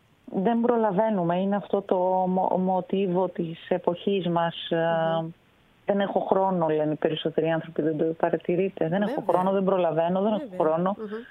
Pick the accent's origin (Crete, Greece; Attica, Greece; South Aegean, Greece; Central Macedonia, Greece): Central Macedonia, Greece; Veria; Ναι, μεγάλωσα στη Βέρεια. Είναι δίπλα, είναι σαν προάστιο. Η Βέρεια είναι σαν προάστιο της Θεσσαλονίκης